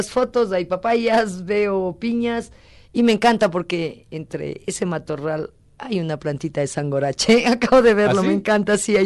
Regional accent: Ecuador; somos amigos, somos ecuatorianos, somos la misma gente

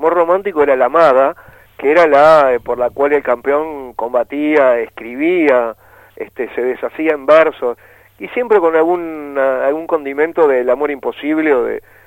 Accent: Occitania, France; yo soy de una Francia media, nosotros somos de cerca de Albi, ¿no? Es el Languedoc. Que es un lugar que fue muy influenciado, digamos, por la cultura romana, pero también griega, fenicia, judía, sarracena

